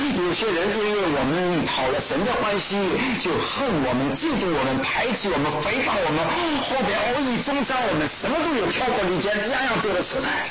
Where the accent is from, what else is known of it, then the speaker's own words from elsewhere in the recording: China; moved away; 这个我们从中国过来的人都知道啊